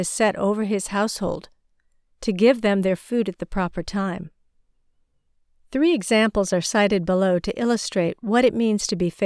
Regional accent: China; in my hometown in China

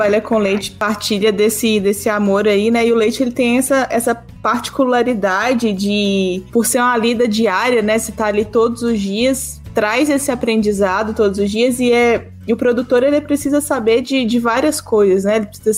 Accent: Minas Gerais, Brazil; Eu que sou aqui do interior de Minas Gerais também, né?

